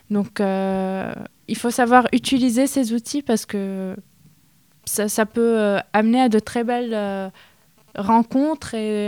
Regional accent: Tripoli, North Governorate, Lebanon; moved away as an adult; now in France; je viens, enfin ma ville natale c'est Tripoli au Liban. J'ai fait le lycée français à Tripoli. Du coup, après mon bac, je suis arrivée en France pour faire mes études de pharmacie à Lille.

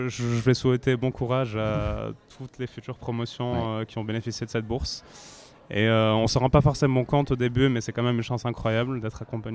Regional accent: Tunisia; also born or lived in France; Et à la fois la culture française et la culture tunisienne, parce que j'ai grandi en partie en Tunisie.

